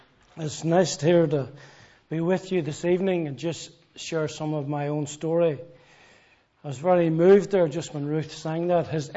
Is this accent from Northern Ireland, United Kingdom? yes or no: yes; Belfast, Northern Ireland, United Kingdom; now in Manchester, United Kingdom; I come from Belfast, Northern Ireland, and I grew up as a boy there. I was only 12 or 13 or so when the Troubles began.